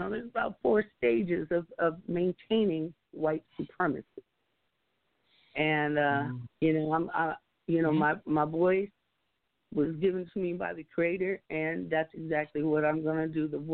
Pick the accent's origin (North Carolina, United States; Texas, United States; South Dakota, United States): South Dakota, United States; now in Lincoln, United States; Okay, well, I am out of Nebraska at the current moment in Lincoln, Nebraska, but I hail from South Dakota.